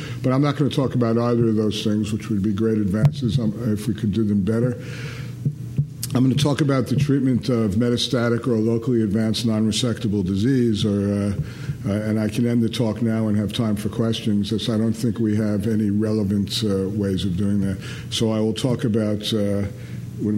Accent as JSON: {"language": "English", "town": "Brooklyn", "region": "New York", "country": "United States", "said": "I'm from Brooklyn, New York."}